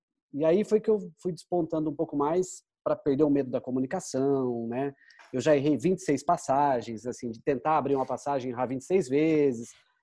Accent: Maringá, Paraná, Brazil; born there; E quando eu volto para Maringá, que é a cidade onde eu nasci

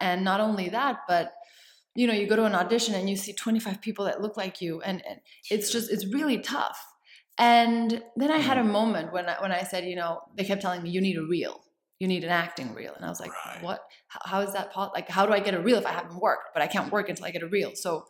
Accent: Mexico City, Mexico; also born or lived in San Diego; Well, I was born in San Diego, actually. I was born in San Diego, but I never lived there. I lived in Mexico City. I grew up in Mexico City.

